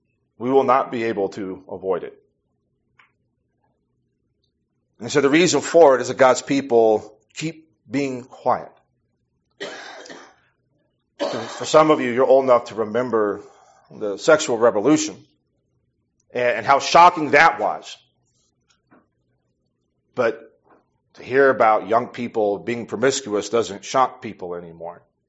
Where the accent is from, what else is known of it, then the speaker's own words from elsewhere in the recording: Illinois, United States; now in Iowa, United States; I grew up in Illinois and dealt with Chicago politics and the way in which Chicago did things.